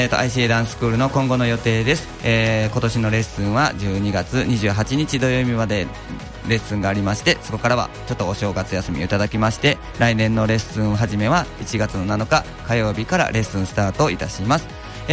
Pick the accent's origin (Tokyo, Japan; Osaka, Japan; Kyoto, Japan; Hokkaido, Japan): Kyoto, Japan; Maizuru; 僕とかも舞鶴出身なんで